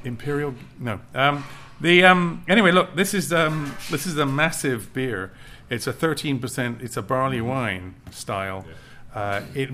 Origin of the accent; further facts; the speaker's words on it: United Kingdom; I'm British